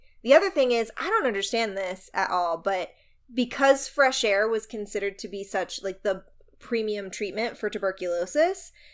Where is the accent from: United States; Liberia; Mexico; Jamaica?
United States; Texas; There's a building in Texas. I'm actually originally from Texas.